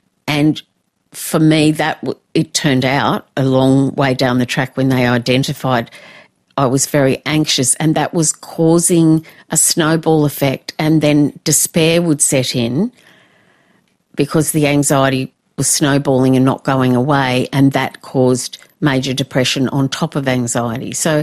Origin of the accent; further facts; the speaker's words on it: Oatley, New South Wales, Australia; So I grew up in Oatley, and Oatley is a, well, it's very wealthy now, but in those days it was sort of working class to lower middle class.